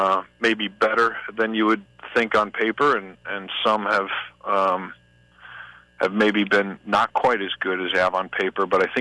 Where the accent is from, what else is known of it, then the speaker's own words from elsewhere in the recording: United States; Well, obviously, I as an American, I'm sort of pleased to see that result.